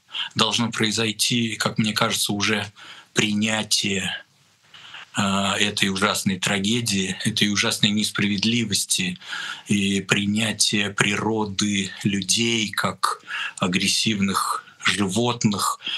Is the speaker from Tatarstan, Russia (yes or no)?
no; Moscow, Russia; И я, москвич